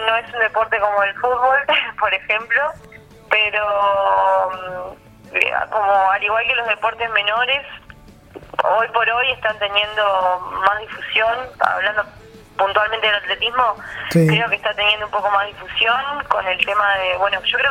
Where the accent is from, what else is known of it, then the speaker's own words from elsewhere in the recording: Flores, Uruguay; yo soy del interior, soy de Flores